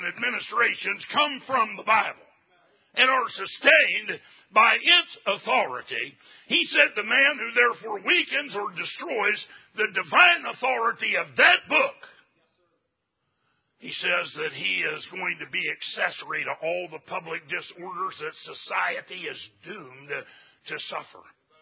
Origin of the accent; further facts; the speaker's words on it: Pennsylvania, United States; My home state of Pennsylvania, when William Penn founded the Commonwealth of Pennsylvania